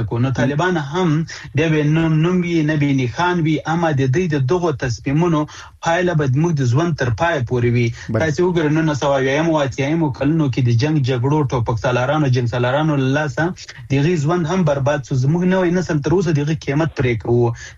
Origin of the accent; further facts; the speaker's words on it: Afghanistan; زه د افغانستان د یو بچی په صفت